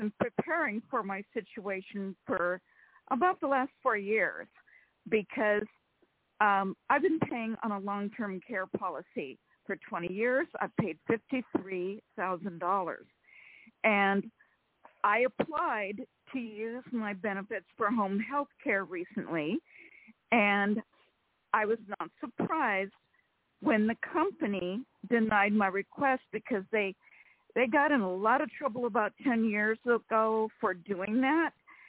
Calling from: California, United States; from California.

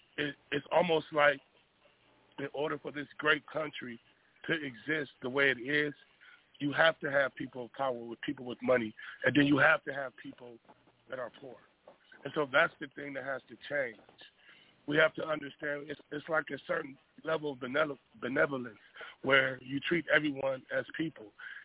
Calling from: California, United States; I'm calling from California.

